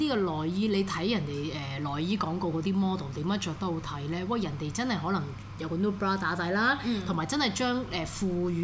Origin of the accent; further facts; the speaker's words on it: Hong Kong; 我哋中國人都偏向保守啦